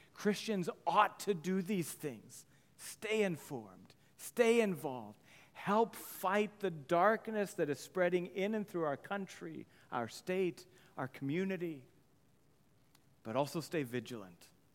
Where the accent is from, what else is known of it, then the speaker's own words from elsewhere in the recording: United States; I'm American